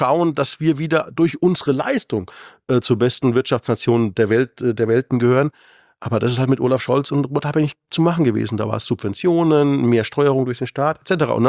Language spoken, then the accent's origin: German; Bavaria, Germany; now in Munich, Germany; Ich komme aus der Fränkischen Rhön, lebe seit 25 Jahren in München und es ist einfach eine tolle Stadt.